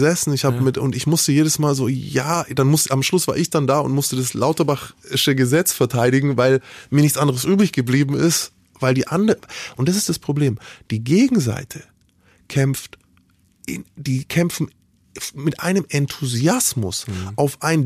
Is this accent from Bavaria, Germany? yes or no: yes; Bavaria, Germany; Ich komme aus Bayern.